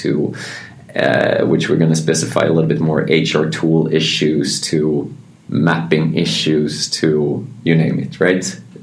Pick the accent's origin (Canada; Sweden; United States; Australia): Sweden; Malmö, Skåne; I'm also pretty new to this. I'm born and raised in Malmö, so I know the city and I love the city.